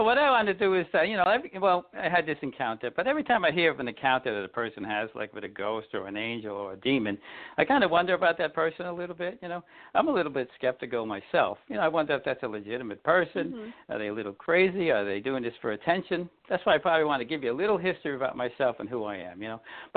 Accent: Brooklyn, New York, United States; I mean, real quick, I was born in Brooklyn back in the day. I went to a parochial school.

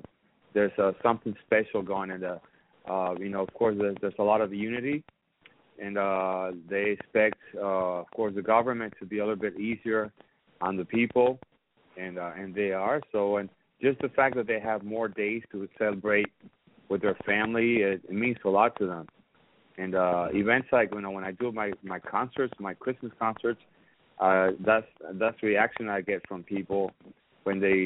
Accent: Puerto Rico; I'm from Puerto Rico

